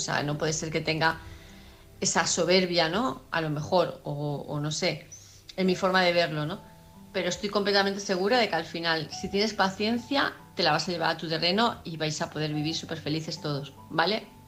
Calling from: Palma de Mallorca, Balearic Islands, Spain; de Palma de Mallorca

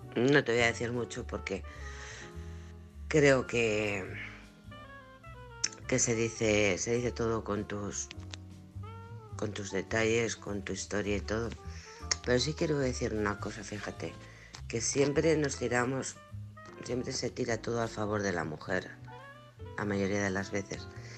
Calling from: Alcorcón, Community of Madrid, Spain; de Alcorcón.

